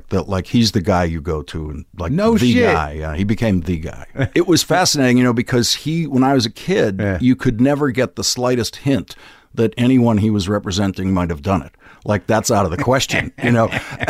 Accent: Boston, Massachusetts, United States; I grew up in Dorchester, which is above where my father grew up.

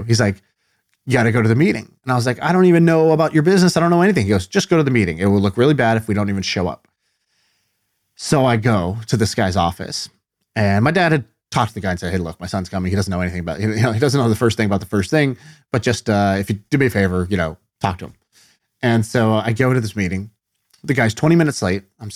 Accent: Indonesia; also born or lived in China; I grew up in Indonesia and China, a bunch of different places.

